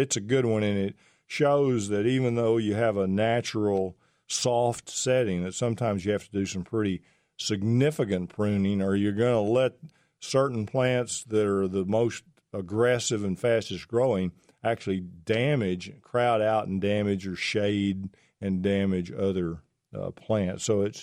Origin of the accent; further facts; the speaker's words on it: Pittsburgh, Texas, United States; You're from my original part of the world. You know, I'm from Pittsburgh, Texas, not too far away.